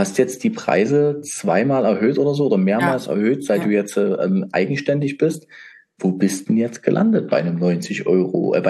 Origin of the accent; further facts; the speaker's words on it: Leipzig, Saxony, Germany; Wir bringen dich jetzt mal nach Leipzig, in meine Heimat.